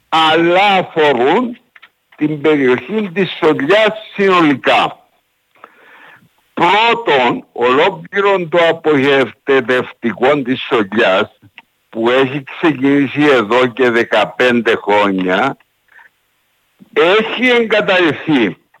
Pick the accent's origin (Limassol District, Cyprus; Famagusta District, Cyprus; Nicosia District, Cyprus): Nicosia District, Cyprus; Kakopetria; Μετά από 5 χρόνια κάπως αναγκαστικής απουσίας από το χωριό μου την Κακοπετριά, φέτος τον Αύγουστο ήμουν εκεί